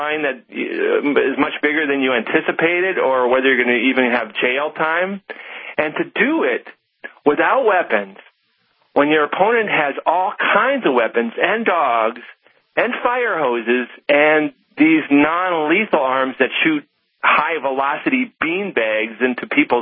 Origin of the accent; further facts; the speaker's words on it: Karlsruhe, North Dakota, United States; That's right. I'm originally from Karlsruhe. Do you know where that is?